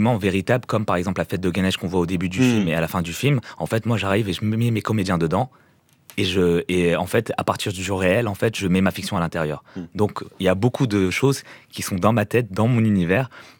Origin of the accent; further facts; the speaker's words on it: France; Je suis pas non plus indien, je suis français.